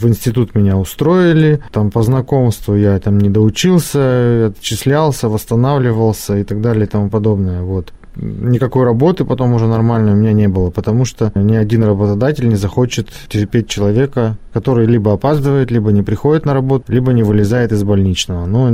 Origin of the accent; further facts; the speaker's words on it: Yekaterinburg, Sverdlovsk Oblast, Russia; У меня полно таких друзей, я из Екатеринбурга